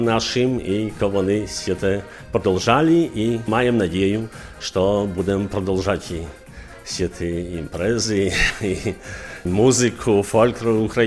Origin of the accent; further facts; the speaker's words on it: Tyniewicze Wielkie, Podlaskie Voivodeship, Poland; now in Narew, Poland; mieszkaniec tutaj Narwi jestem, pochodzę z Tyniewicz Wielkich